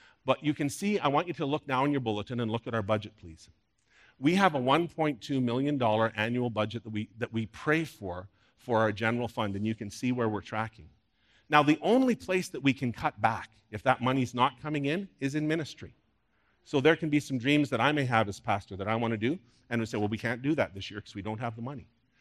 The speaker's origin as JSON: {"language": "English", "town": "Sudbury", "region": "Ontario", "country": "Canada", "tie": "born or raised there", "said": "my hometown of Sudbury, Ontario."}